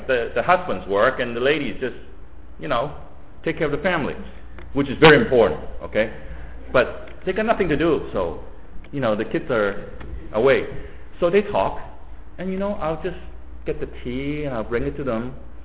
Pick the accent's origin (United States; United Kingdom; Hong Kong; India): Hong Kong; Now, you know how I grew up in Hong Kong?